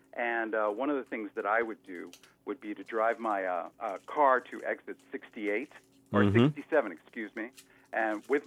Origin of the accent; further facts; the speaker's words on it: Hartford, Connecticut, United States; now in Eastford, United States; I'm from Hartford originally, and I lived my whole life in Hartford, moved out here primarily for the cycling.